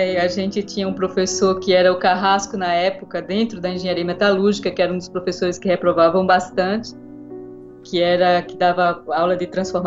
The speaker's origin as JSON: {"language": "Portuguese", "town": "Campina Grande", "region": "Paraíba", "country": "Brazil", "tie": "born or raised there", "also_born_or_lived": "Pernambuco", "moved": "yes", "lives_now": "São Paulo, Brazil", "said": "eu tenho 43 anos, eu sou nordestina, natural de Campina Grande, na realidade natural do interior de Pernambuco, mas cheguei muito cedo a Campina Grande. Filhos de mãe costureira, de pai comerciário"}